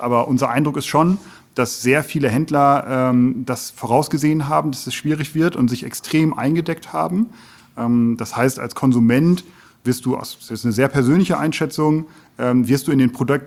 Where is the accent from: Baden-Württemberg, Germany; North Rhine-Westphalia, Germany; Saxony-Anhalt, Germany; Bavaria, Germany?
North Rhine-Westphalia, Germany; Für mich als Westfale, ja, nah am Rheinland